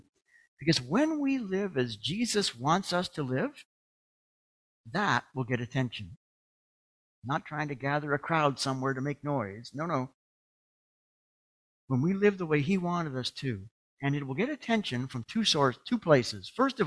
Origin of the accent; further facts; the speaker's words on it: Canada; when I said I was from Canada